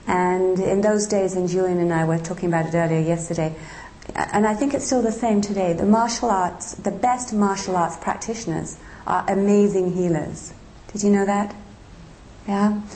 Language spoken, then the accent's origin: English; Hong Kong; I was brought up in Hong Kong